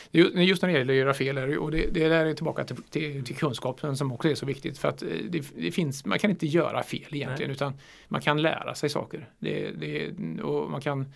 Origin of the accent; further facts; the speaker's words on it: Trollhättan, Västra Götaland County, Sweden; började när jag var 8 år, och det var ju det är några år sedan, men och spela orgel hemma i Trollhättan tillsammans med min bror